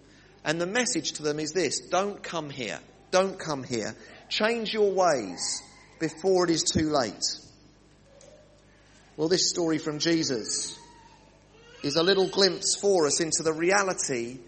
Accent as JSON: {"language": "English", "country": "United Kingdom", "said": "It's a bit like us Brits who think we're Christians because we're British."}